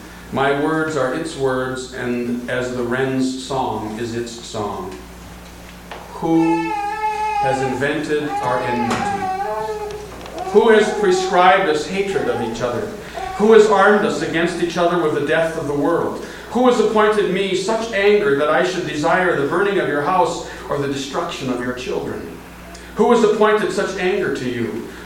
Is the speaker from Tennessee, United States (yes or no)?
no; Minnesota, United States; And I'm from Minnesota, and you guys from Packerland are the enemy.